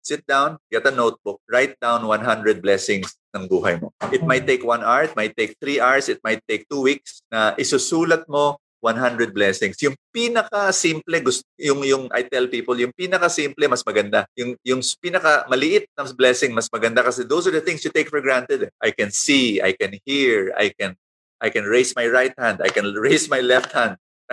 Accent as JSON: {"language": "Tagalog", "town": "Caloocan", "region": "Metro Manila", "country": "Philippines", "tie": "born there", "said": "I was born in Caloocan."}